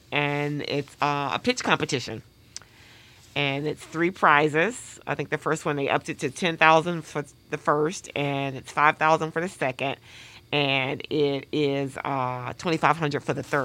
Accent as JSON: {"language": "English", "region": "Mississippi", "country": "United States", "tie": "born or raised there", "said": "I grew up in Mississippi, and I grew up with a mother that loved baking and cooking"}